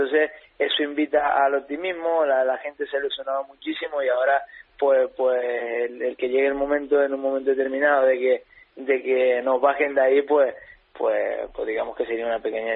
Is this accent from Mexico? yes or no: no; Canary Islands, Spain; la gente que somos de Tenerife